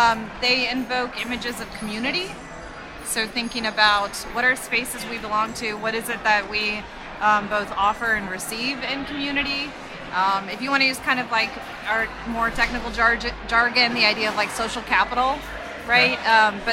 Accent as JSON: {"language": "English", "town": "Indianapolis", "region": "Indiana", "country": "United States", "said": "I am from Indianapolis"}